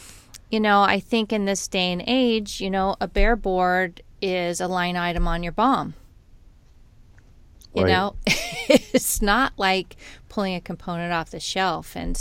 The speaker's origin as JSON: {"language": "English", "region": "California", "country": "United States", "tie": "born or raised there", "lives_now": "San Diego, United States", "said": "even though I grew up in Orange County, just about 2 hours north of here."}